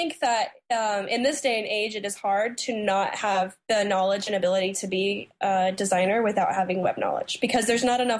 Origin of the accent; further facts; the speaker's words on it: Idaho, United States; moved away as an adult; now in New York City, United States; I'm from Idaho. I moved to New York City about 5 years ago